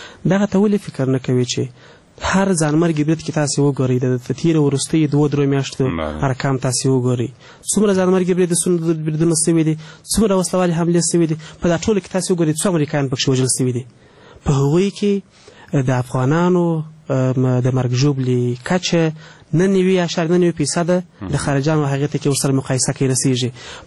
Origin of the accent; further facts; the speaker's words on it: Kandahar, Afghanistan; زه خپل د کندهار یم، زه خپل د کندهار پنجوایی پیژنم، ټول صحیح بلدم